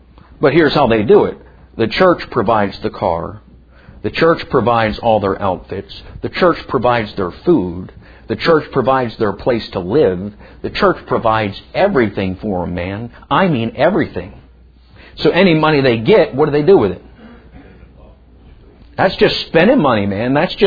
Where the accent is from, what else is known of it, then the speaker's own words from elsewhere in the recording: Philadelphia, Pennsylvania, United States; Man, I'm from Philadelphia. You go kid somebody else.